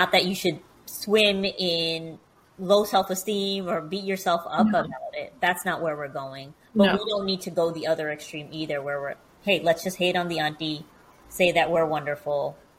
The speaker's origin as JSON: {"language": "English", "region": "New York", "country": "United States", "tie": "born or raised there", "lives_now": "Alabama, United States", "said": "I know I grew up in New York, and now I'm in Alabama"}